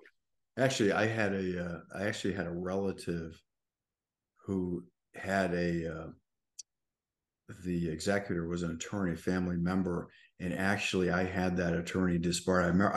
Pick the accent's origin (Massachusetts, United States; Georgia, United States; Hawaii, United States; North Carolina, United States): Massachusetts, United States; now in South Florida, United States; But yeah, it was in Massachusetts. That's where I'm from. If you couldn't tell my accent, I live in South Florida, but I'm a Yankee.